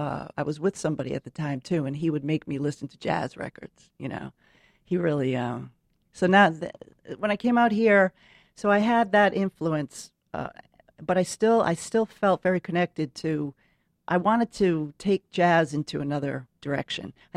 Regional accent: Providence, Rhode Island, United States; also born or lived in Queens; Well, I was born in Queens, but I was brought up in Rhode Island, and in Providence, Rhode Island, it was very mafioso.

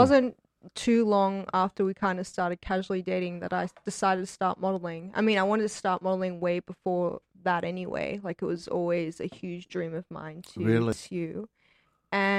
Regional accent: Canberra, Australian Capital Territory, Australia; Canberra, which is 3 hours away from Sydney.

